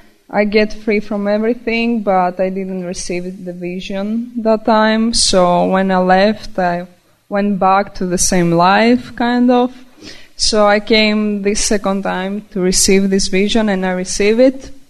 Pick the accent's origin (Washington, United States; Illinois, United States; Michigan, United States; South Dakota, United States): Washington, United States; Vancouver; I'm from Vancouver, Washington, too.